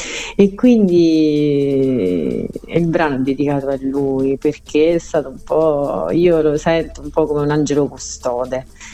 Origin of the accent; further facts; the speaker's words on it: Lioni, Campania, Italy; Lioni, il mio paese d'origine